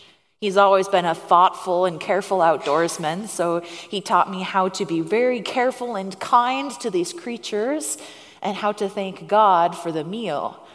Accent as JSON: {"language": "English", "region": "Minnesota", "country": "United States", "tie": "born or raised there", "said": "I grew up in Minnesota on a lake, and I loved nothing more than going out and catching fish."}